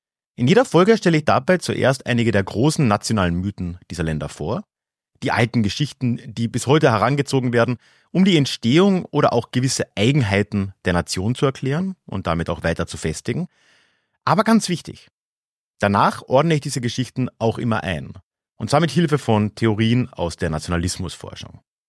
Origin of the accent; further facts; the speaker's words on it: Austria; Im heutigen ersten Teil wird es dabei zuerst mal um meine Heimat Österreich gehen.